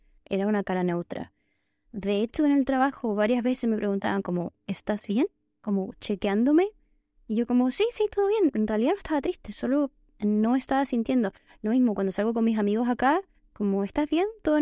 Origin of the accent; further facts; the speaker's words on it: Chile; como buena chilena